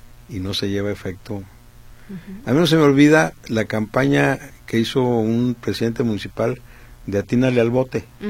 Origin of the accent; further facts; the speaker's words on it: Jalisco, Mexico; siendo los mismos jaliscienses que andamos ahí en la bicicleta los domingos